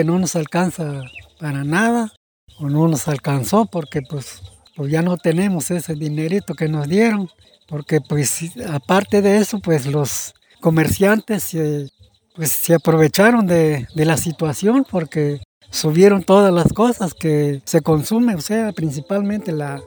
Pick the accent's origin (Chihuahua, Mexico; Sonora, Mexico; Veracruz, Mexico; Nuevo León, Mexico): Veracruz, Mexico; Ixhuatlán de Madero; soy de aquí de Berto Castillo Martínez, municipio de Ixtotlán de Madero, Veracruz.